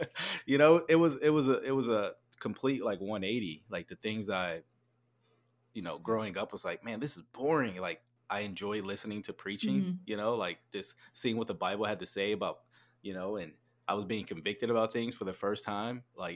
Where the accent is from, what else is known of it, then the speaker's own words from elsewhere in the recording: Texas, United States; also born or lived in Louisiana; But I was born in Louisiana, grew up in Texas. One of the best decisions my mom ever made was doing that.